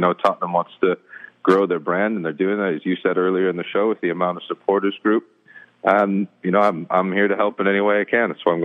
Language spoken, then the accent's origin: English; Ohio, United States; And they worked it out, and because I was from Ohio, I ended up doing it.